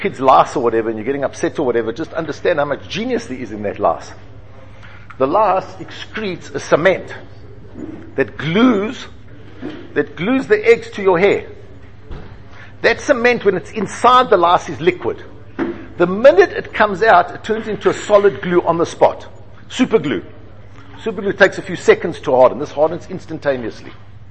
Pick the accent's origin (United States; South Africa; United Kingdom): South Africa; I was growing up in South Africa